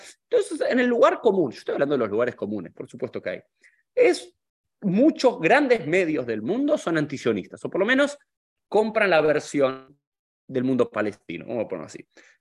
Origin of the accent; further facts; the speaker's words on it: Argentina; now in United States; lo que somos de Argentina, le decimos, uy, la nación es antisionista